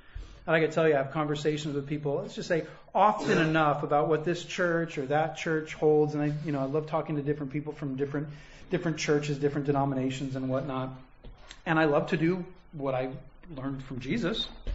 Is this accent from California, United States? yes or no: yes; California, United States; I grew up riding skateboards in Southern California, so we didn't have that, you know